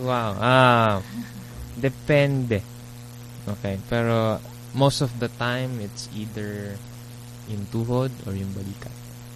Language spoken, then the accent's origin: Tagalog; Japan; lumaki ako sa Japan.